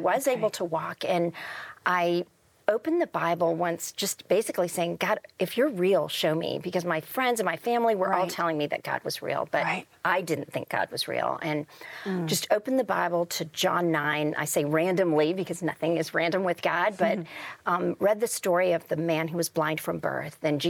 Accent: India; born there; I was born in India, and I got polio when I was 3 months old.

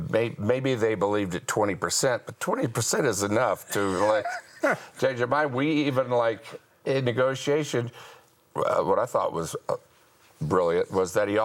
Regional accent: Houston, Texas, United States; Well, I grew up in the Baptist church in Houston.

